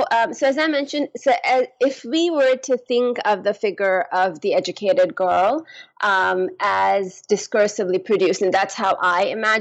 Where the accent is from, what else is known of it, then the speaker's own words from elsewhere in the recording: Pakistan; moved away; I am originally from Pakistan.